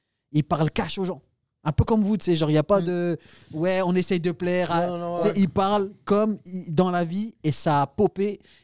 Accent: Hauts-de-France, France; moved away as an adult; now in Paris, France; Je viens du nord, moi, de la France. J'étais, okay, à la frontière avec la Belgique.

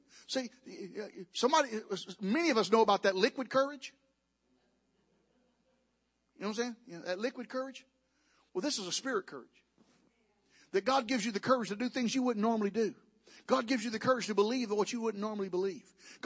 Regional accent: the South, United States; You know, I'm from the South.

